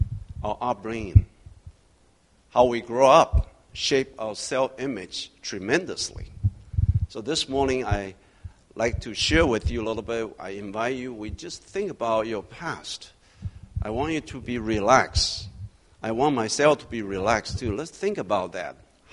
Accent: Taiwan; English is a second language; I was born and raised in Taiwan. I remember in my upbringing, I observed the families, our peers.

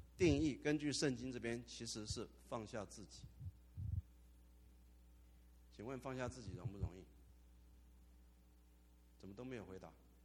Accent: Taiwan; 我是在中国长大的，是中国的台湾省长大的，所以我非常中国化

